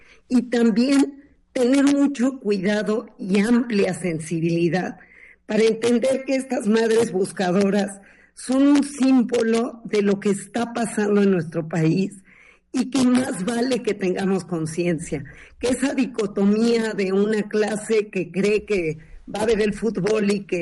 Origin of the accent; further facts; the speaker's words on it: Mexico; Como mexicanos, lo vemos todo el tiempo.